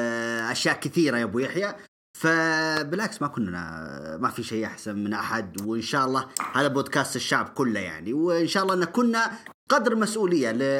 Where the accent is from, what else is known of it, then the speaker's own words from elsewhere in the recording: Saudi Arabia; احنا السعودي كسعوديين فجرنا يعني الشاشات وصيحنا وهيصنا